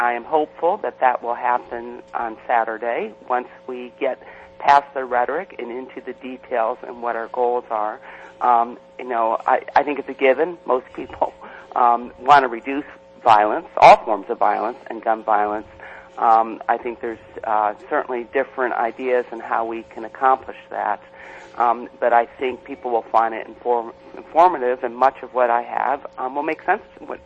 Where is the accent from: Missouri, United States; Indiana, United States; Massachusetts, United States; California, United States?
California, United States; I'm from Nevada County, which is also a rural county.